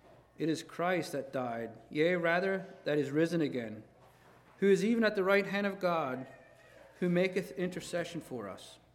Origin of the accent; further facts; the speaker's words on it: Ephrata, Pennsylvania, United States; I grew up in Ephrata, and it's a great place in the world too